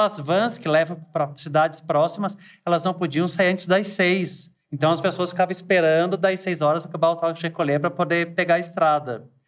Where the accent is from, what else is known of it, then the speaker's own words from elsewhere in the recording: Lages, Santa Catarina, Brazil; Eu sou de Lages. Uma daquelas cidades que só fica conhecida quando neva na Serra Catarinense, senão ninguém lembra.